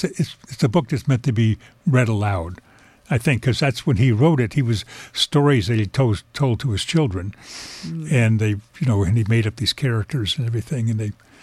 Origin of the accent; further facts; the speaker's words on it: Washington, District of Columbia, United States; also born or lived in Alexandria; I grew up in the Alexandria or in the Washington, D.C. area. And when I was 14, I took a bus up to St. Ignace where we have a cottage.